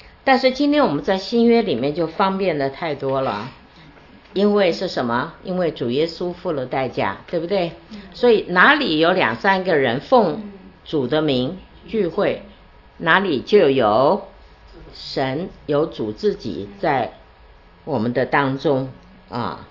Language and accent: Chinese; China; 因为我们中国人啊，很多的捆绑